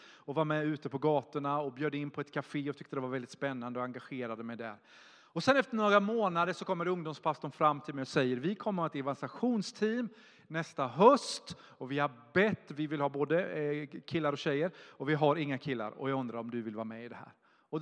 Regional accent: Vimmerby, Kalmar County, Sweden; Jag är uppvuxen i Vimmerby i Småland och mina föräldrar var aktiva i missionskyrkan där.

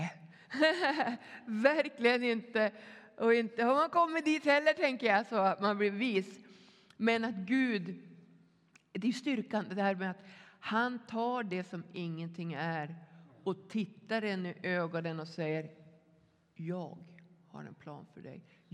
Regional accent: Skellefteå, Västerbotten County, Sweden; now in Borås, Sweden; är född och uppvuxen i Skellefteå, men bor nu i Borås

